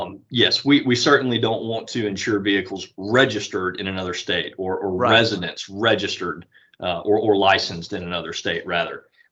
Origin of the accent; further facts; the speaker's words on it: United States; I grew up here in Walton County.